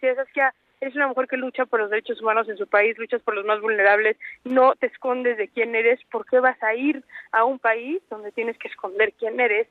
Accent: Mexico; ni nosotras como mexicanas

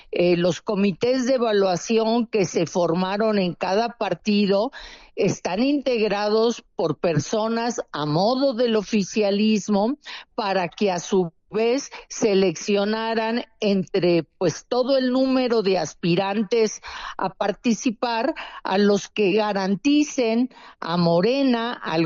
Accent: Querétaro, Mexico; los dos venimos de Querétaro

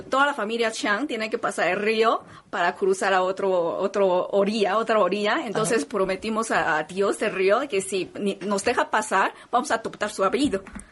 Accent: Taiwan; Spanish is a second language; Taiwanés. Tenemos dialecto taiwanés, pero creo que es muy similar a su dialecto, sí, entonces nos vamos a entender.

